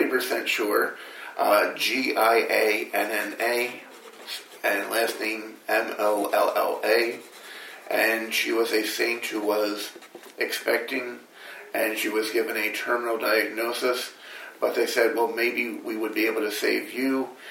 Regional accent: Delaware, United States; moved away as an adult; now in Connecticut, United States; I'm originally from Delaware. I've been in Connecticut ever since I went to UConn.

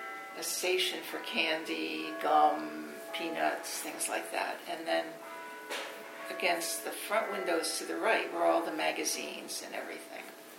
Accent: Lakeville, United States; Growing up in Lakeville, the First National grocery store was where the Boathouse restaurant is now.

